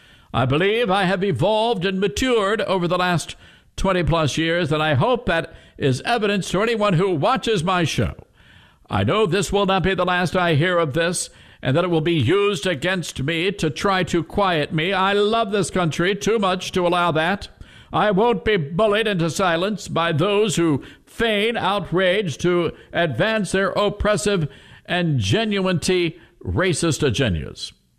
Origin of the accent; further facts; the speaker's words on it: Deep South, United States; I grew up in the Deep South, but I think we share the same values with a lot of folks there in Maine.